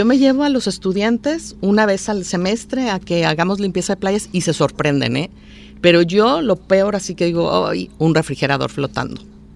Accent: Mexico; como mexicanos

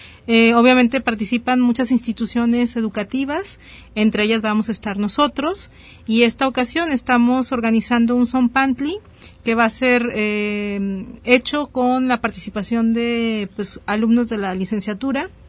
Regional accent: Mexico

